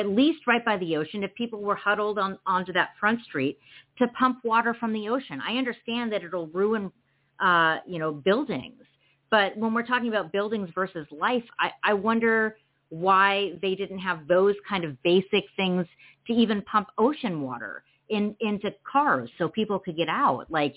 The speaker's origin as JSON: {"language": "English", "region": "California", "country": "United States", "said": "we're both from California, right?"}